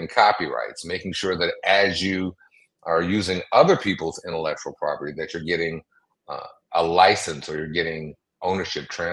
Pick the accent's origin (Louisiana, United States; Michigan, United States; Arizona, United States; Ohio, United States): Michigan, United States; Detroit; also born or lived in Brooklyn; as a native Detroiter who grew up in a city that was 94% Black